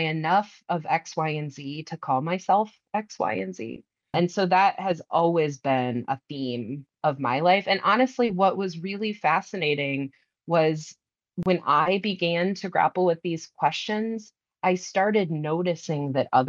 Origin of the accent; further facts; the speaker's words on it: Iowa, United States; I grew up 1,000 miles away from my tribe. I grew up in Iowa. My tribe is located in North Carolina.